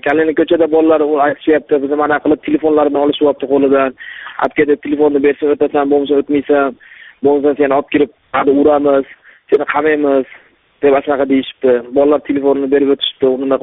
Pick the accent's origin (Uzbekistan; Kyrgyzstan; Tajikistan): Kyrgyzstan; men shaqa ketmayman, men shu yerda tug'ilib o'sganman dedim